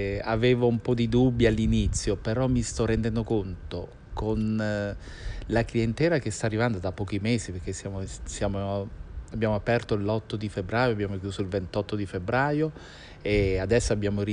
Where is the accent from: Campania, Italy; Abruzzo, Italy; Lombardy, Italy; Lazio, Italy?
Abruzzo, Italy; San Vito Marina; born there; Però siamo nati in Abruzzo, nella provincia di Chieti, San Vito Marina, Marina di San Vito, un paesettino piccolo di pochissimi abitanti sulla costa dei Trabocchi.